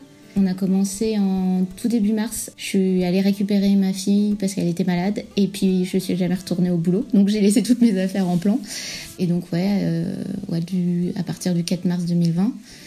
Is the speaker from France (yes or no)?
yes; Brittany, France; also born or lived in Île-de-France / California; now in Parede, Portugal; Là en ce moment je te parle de Parede au Portugal qui est pas loin de Lisbonne. Et je suis française, originaire à moitié de Bretagne, à moitié de la région parisienne. Et sinon avant j'étais expat en Californie pendant 4 ans et demi